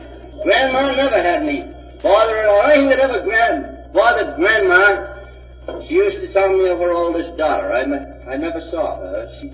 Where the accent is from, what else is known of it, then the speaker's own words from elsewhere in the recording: Lewiston, Maine, United States; also born or lived in Saco; in a little town called Saco, Maine. I was reared in Lewiston, Maine.